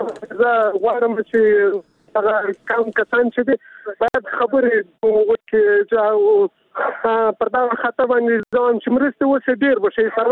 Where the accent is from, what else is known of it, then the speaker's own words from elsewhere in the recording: Farah, Afghanistan; now in Iran; زه خپل د فراه ولایت یم، دمګړې د ایران.